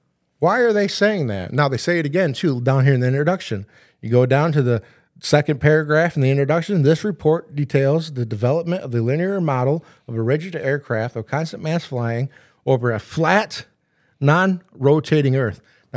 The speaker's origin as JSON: {"language": "English", "town": "Watertown", "country": "United States", "tie": "born or raised there", "said": "I'm from here. I'm from Watertown."}